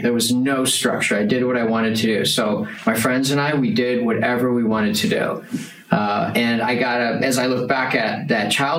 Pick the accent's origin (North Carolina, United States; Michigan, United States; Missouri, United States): Michigan, United States; Detroit; first language German; English is a second language; when I went to first grade, I couldn't speak a word of English. My parents had moved to a German neighborhood in Detroit, and all we spoke was German.